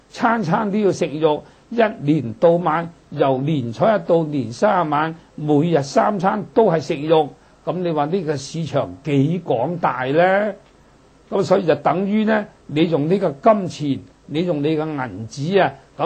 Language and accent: Cantonese; Hong Kong; 我是香港過來的，那么香港大家都知道有600萬人口